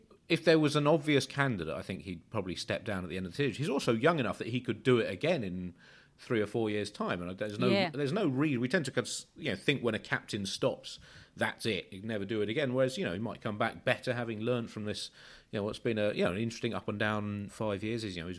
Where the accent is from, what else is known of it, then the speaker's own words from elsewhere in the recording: Australia; I say it to you as an Australian